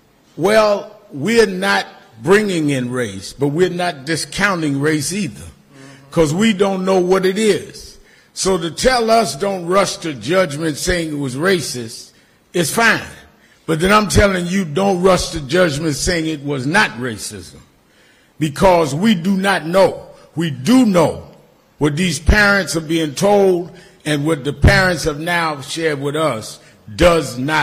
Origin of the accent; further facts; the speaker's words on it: Brooklyn, New York, United States; Now, I'm from Brooklyn, so I'm a little different than some of y'all. I was built different.